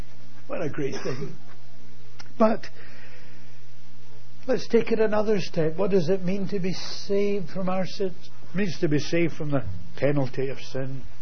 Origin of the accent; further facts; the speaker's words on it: Scotland, United Kingdom; I'm a Scot.